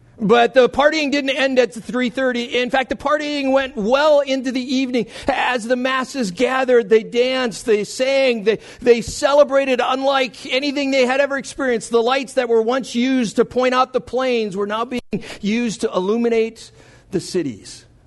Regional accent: Minnesota, United States; I grew up in Minnesota. Minnesota teams don't celebrate very often.

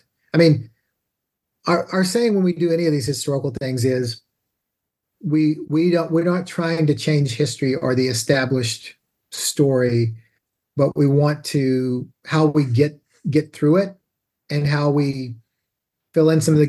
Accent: Texas, United States; You know, growing up in Texas

